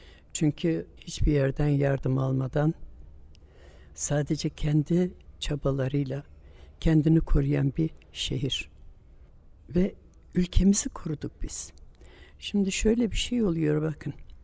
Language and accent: Turkish; Gaziantep, Turkey; Ben Gaziantep doğumluyum. 1939 Gaziantep doğumluyum. Gaziantep'te yaşadım. Bütün kültürüm de Gaziantep'ten aldım. Hayatım orada geçti.